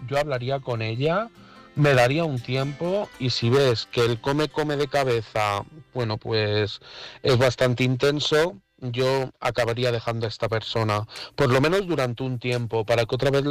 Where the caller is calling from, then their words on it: Madrid, Community of Madrid, Spain; de Madrid